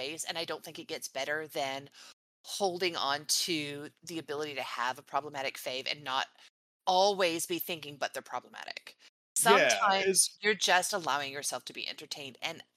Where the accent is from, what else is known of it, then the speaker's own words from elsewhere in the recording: Victoria, British Columbia, Canada; I am. I'm from Vancouver Island. I'm a Victoria girl.